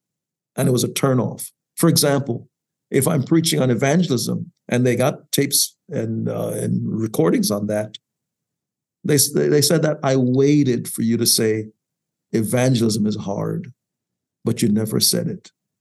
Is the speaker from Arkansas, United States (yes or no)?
no; New York City, New York, United States; And so I grew up in New York City. So my New York side kicked in.